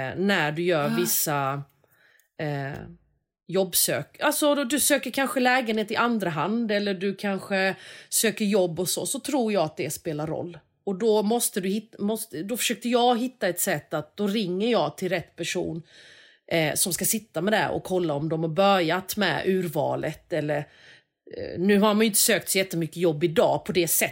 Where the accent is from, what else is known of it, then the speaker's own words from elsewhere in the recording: Sweden; trots mitt efternamn så kan jag liksom, så pratar jag svenska och jag är svensk.